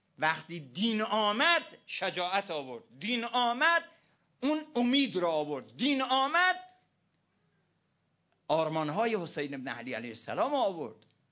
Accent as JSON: {"language": "Persian", "country": "Iran", "said": "مردم چجوری با ما برخورد میکنن تا میفهمیدن ما ایرانی هستیم"}